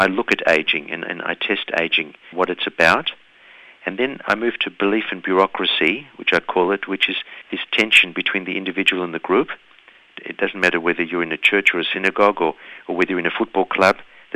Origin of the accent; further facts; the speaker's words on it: Melbourne, Victoria, Australia; born there; I was born in Melbourne. My parents were originally from Vienna in Austria. They were immigrants.